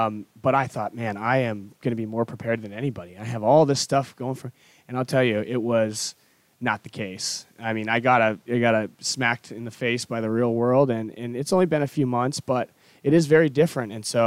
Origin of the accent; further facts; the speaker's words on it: Missoula, Montana, United States; moved away as an adult; now in Nashville, United States; it was here in Nashville, which has become my home really since I moved to the big city from Missoula, Montana in 2010.